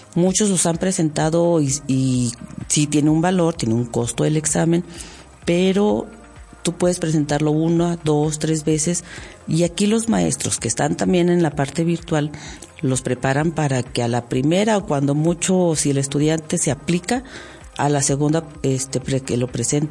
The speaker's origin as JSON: {"language": "Spanish", "region": "Durango", "country": "Mexico", "said": "Soy la primera mexicana que tiene ese cargo a nivel Latinoamérica."}